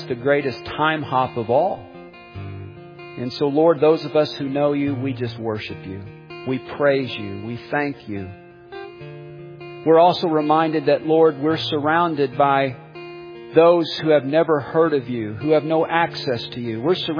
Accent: the Ozarks, United States; I'm from the Ozarks.

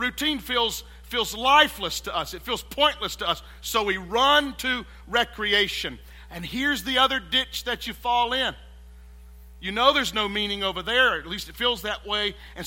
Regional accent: Hickory Tavern, South Carolina, United States; I grew up in Hickory Tavern, which is in Lawrence County, and it's about as great as it sounds.

